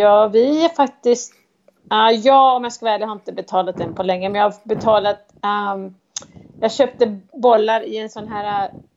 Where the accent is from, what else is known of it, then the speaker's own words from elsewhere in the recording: Sweden; now in United States; jag pratar svenska hemma, vi har ju lite svenska traditioner